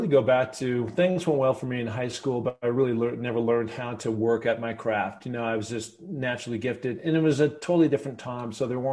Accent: Seattle, Washington, United States; growing up in Seattle and anybody who knows the Great Northwest knows there's a lot of mountains around. We've got one grand one called Mount Rainier.

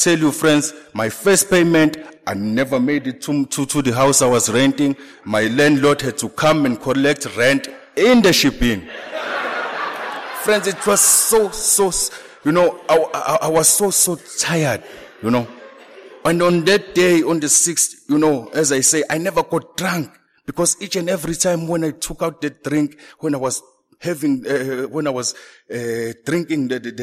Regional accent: Tonga; I even left the town where I grew up. I grew up in Tonga.

